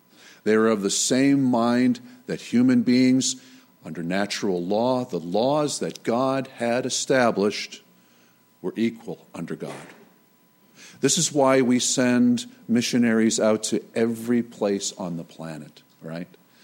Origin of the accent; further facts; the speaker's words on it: United States; I grew up in the North, come from an old abolitionist family from Pennsylvania.